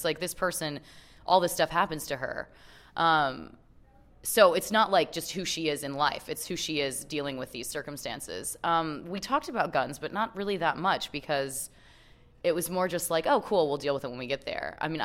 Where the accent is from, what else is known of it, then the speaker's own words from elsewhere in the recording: Utah, United States; now in New York City, United States; I'm from Utah, I didn't grow up around them, and then I live in New York, in New York City